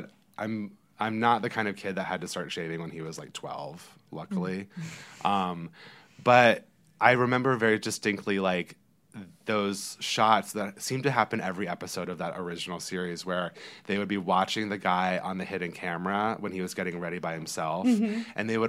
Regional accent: Charlotte, North Carolina, United States; growing up in Charlotte at a time where like I didn't have a lot of like people like me that I really knew firsthand

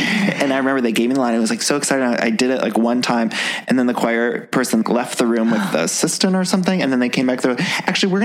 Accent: Solon, Ohio, United States; I'm outside of Cleveland. I'm like Solon, Ohio, outside of Cleveland.

